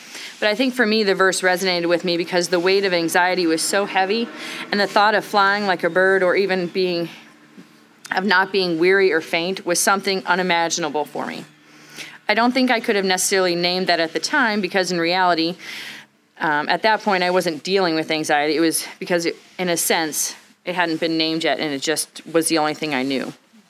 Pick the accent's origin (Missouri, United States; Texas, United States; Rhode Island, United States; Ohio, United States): Ohio, United States; Canton; I grew up in Canton, Ohio, in Northeast Ohio with my parents and five siblings, two older and three younger.